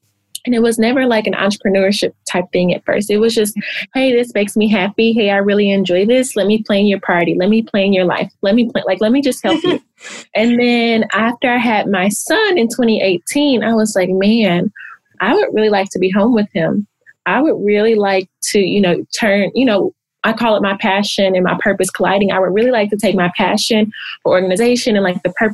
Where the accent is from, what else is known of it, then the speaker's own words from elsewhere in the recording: Oklahoma, United States; So I am from Oklahoma. I've lived in Oklahoma my whole life. My parents, grandparents, me, everyone, we all live in Oklahoma. So I'm an Okie at heart.